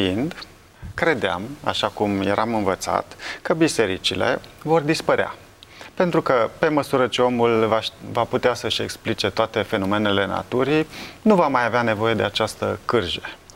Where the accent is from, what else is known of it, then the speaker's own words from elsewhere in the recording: Brașov, Brașov County, Romania; am crescut în Brașov, într-un mediu în care nu se vorbea despre Dumnezeu.